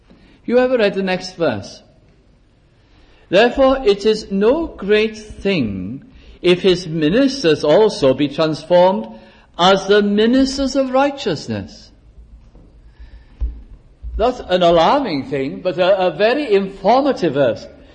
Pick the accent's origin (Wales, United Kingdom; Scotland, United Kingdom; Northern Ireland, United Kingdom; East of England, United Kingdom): Wales, United Kingdom; accent: Welsh; And supposing now that you are all Welsh-speaking here, as I am Welsh-speaking, and many of you are